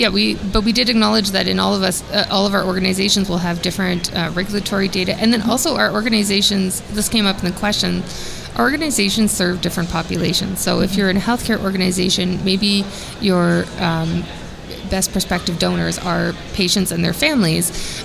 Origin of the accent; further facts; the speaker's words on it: Canada; one of mine was very clearly as a Canadian.